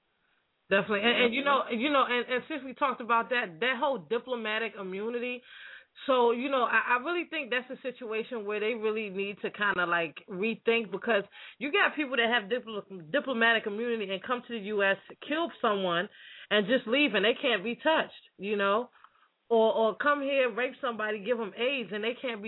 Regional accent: Nigeria; I have nothing against foreigners, and I'm Nigerian myself, and I love French.

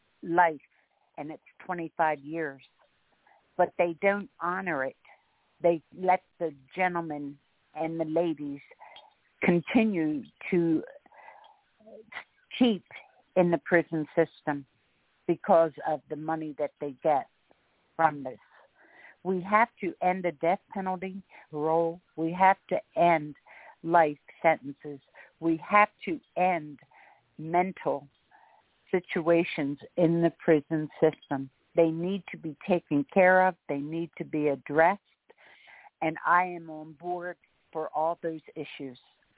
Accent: Greenville, South Carolina, United States; I'm from Greenville, South Carolina.

